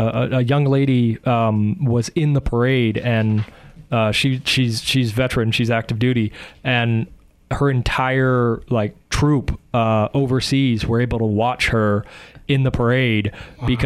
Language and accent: English; Yuma, Arizona, United States; also born or lived in Phoenix; now in Prescott, United States; I'm not originally from Prescott. I'm from Yuma, Arizona, and then Phoenix.